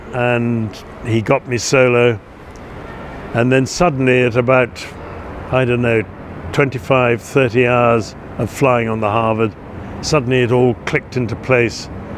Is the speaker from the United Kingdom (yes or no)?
no; India; moved away; I was born in India. We lived in India until 1947, 1948.